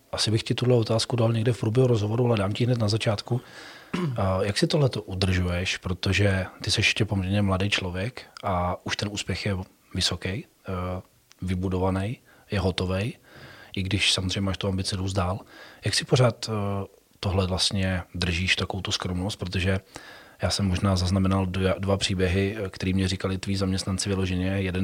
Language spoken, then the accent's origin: Czech; Pardubice, Pardubice Region, Czechia; A ač jsem z Pardubic, tak když jsem dneska nad tím přemýšlel vlastně nad natáčením, tak jsem vlastně rád, že můžu zase pozvat někoho od nás z Pardubic, respektive někoho od nás z kraje.